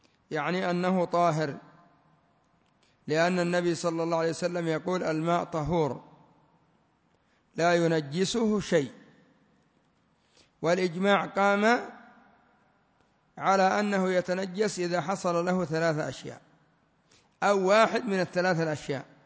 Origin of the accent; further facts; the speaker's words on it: Yemen; لا سيما عندنا في اليمن يستخدمونه في الجنابي